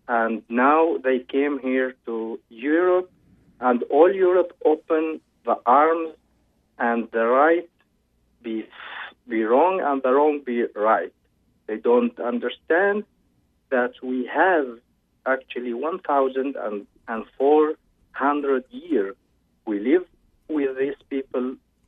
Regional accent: Syria; English is a second language; now in Sweden; Yeah, man, I'm from Sweden. I'm Christian, and I am actually from Syrian. And I live in Sweden now in 15 years.

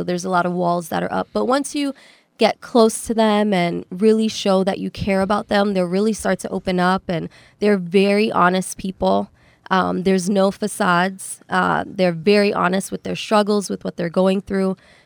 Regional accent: Brooklyn, New York, United States; now in North Carolina; Brooklyn, New York.

